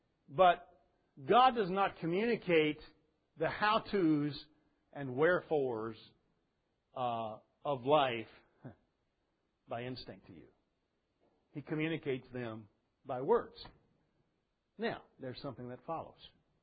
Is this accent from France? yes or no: no; England, United Kingdom; because I'm an Englishman